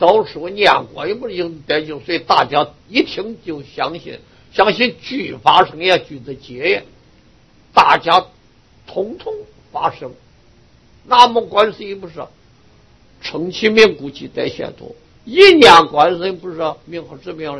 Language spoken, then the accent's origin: Chinese; Taiwan; 我们台湾人念这个那无两字也是念那无的